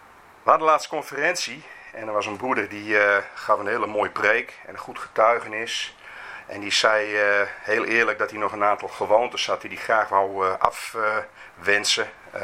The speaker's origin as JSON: {"language": "Dutch", "town": "Leeuwarden", "region": "Friesland", "country": "Netherlands", "tie": "born or raised there", "said": "Ik ben geboren en getogen in Leeuwarden, dus er wordt Fries gesproken, maar er wordt ook Leeuwardens gesproken."}